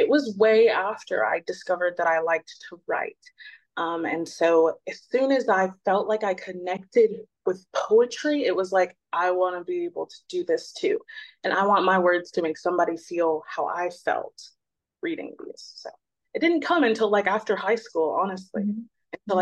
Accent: Chicago, Illinois, United States; I grew up in Chicago, Illinois. I am 25 just recently this year.

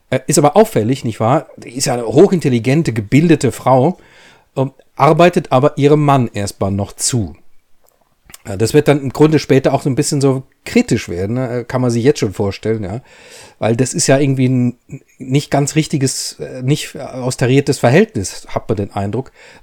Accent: Baden-Württemberg, Germany; was ja ganz bei mir, also bei meiner Herkunft da in der Nähe ist. Ich bin ja am Neckar aufgewachsen.

